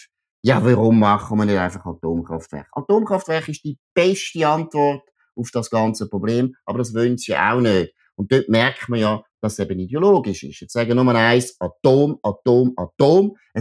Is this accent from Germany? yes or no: no; Switzerland; Jetzt hoffentlich machen wir nicht als Schweizer noch Sport die grossen Fehler auch noch.